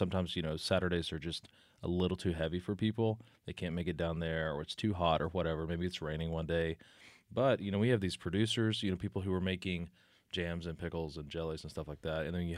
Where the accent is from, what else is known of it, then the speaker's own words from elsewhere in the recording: Georgia, United States; And chow chow, always pickling cabbage, something, you know, we grew up in Georgia doing.